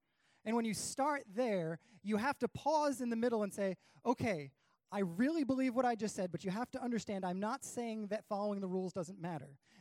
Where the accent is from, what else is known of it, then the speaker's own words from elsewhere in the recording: Rhode Island, United States; I'm from Rhode Island, so I had a mechanic available.